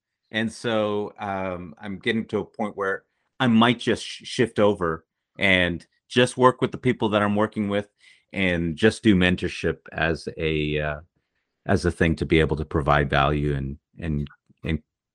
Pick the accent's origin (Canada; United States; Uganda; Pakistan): Canada; Toronto, Ontario; I grew up in Scarborough, and I grew up in a rough neighborhood, and I actually kind of got raised on the streets to some degree.